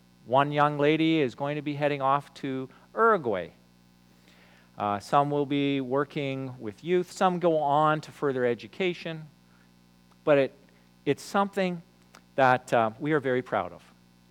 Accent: Toronto, Ontario, Canada; I grew up in Toronto. As a young kid, I grew up in an area, and most of my friends were actually Jewish.

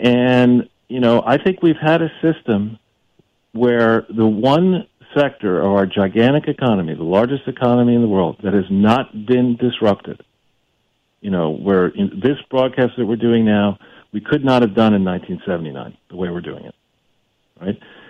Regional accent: New York, United States; Well, you know, I grew up in New York too

